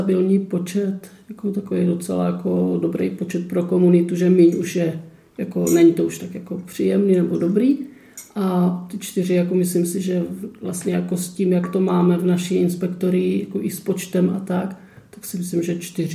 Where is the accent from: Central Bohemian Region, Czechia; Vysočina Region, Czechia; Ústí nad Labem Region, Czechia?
Vysočina Region, Czechia; Třebíč; Salesiánka, pocházím z Třebíče